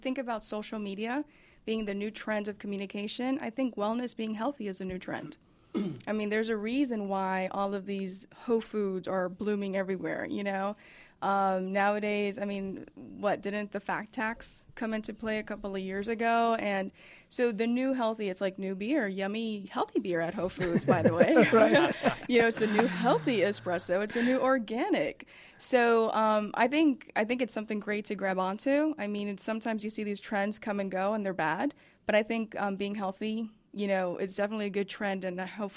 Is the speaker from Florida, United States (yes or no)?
yes; Miami, Florida, United States; And I came back 2 weeks ago from Miami. Woohoo! My home state, my home